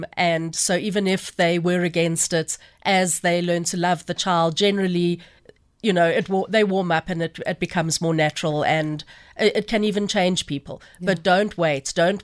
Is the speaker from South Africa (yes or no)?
yes; South Africa; my husband's Afrikaans, I'm English